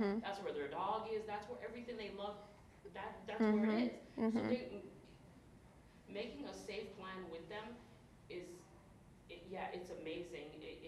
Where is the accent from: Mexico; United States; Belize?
Belize; different cultures are different. I'm from Belize